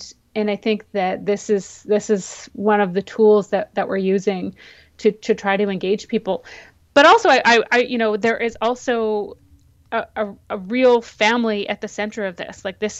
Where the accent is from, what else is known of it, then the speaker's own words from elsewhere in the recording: Saskatchewan, Canada; also born or lived in Toronto; from Saskatchewan, but I spent a lot of my time, last 20 years, living in Toronto, Ontario, Canada. I am not from the United States.